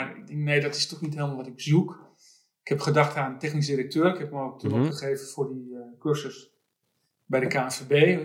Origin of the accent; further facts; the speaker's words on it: Amsterdam, North Holland, Netherlands; Nou, ik ben Amsterdammer, dus ja, tuurlijk wilde ik dat.